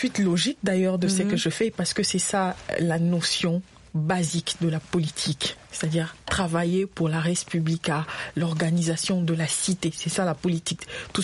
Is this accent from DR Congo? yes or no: yes; DR Congo; nous avons grandi au Congo.